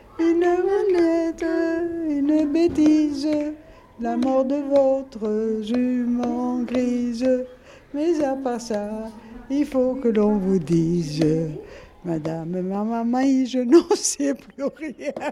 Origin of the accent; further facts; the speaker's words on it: Tunisia; born there; Je suis tunisienne, madame. Je suis née en Tunisie.